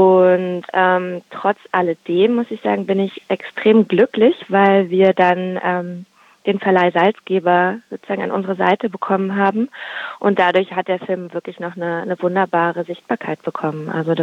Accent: East Berlin, Berlin, Germany; born there; ich bin 1985 in Ostberlin geboren

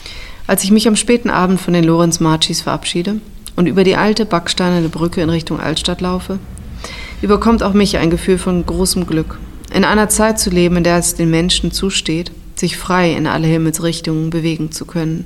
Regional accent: Greece; also born or lived in Black Forest, Germany; Ich bin im Schwarzwald geboren und war 4 Jahre alt, als wir nach Griechenland gezogen sind. Meine Geschwister und ich sind am Anfang sehr aufgefallen. Wir waren die einzigen blonden Kinder im Ort und konnten nur wenig Griechisch.

